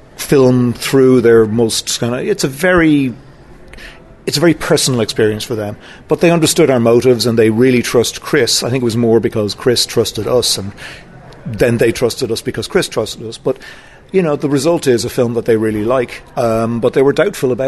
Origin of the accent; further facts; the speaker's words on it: Ireland; but being Irish, I'm used to that.